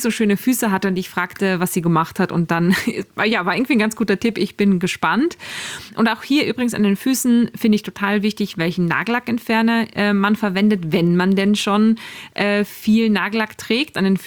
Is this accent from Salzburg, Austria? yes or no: yes; Salzburg, Austria; now in Hamburg, Germany; Mei, Moni, es ist so nett, eine Stimme aus meiner Heimat zu hören. Ich grüße dich ganz, ganz lieb. Liebste Grüße aus Hamburg ins schöne Salzburg.